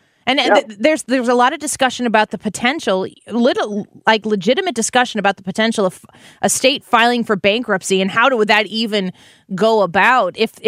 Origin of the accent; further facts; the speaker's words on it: Illinois, United States; I mean, I'm born and raised in Illinois. And I commute to Missouri every day.